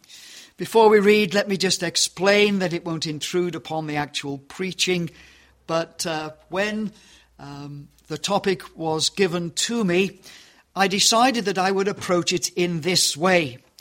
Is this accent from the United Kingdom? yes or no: yes; England, United Kingdom; I'm so English, I want to call them skittles